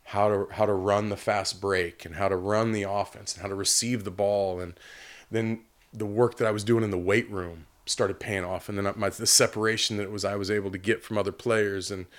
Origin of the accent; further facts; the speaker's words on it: Oregon, United States; Yeah, we were really lucky growing up in Oregon with so many great coaches and really some really good players.